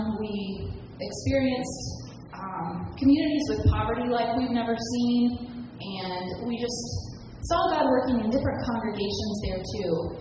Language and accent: English; Ohio, United States; I have to tell you that we're from Ohio and I'm only here today.